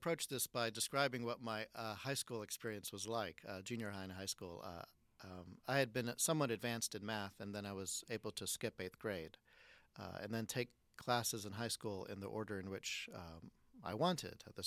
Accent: Hartsville, South Carolina, United States; moved away; also born or lived in Lombard, United States; So my family moved there when I was three, and so that's where I grew up.

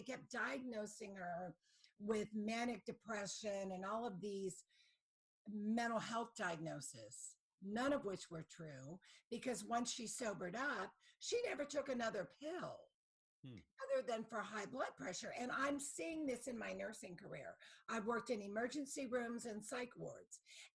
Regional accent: Youngstown, Ohio, United States; when my father came down to confront him from where I grew up in Youngstown, and I was living in Columbus

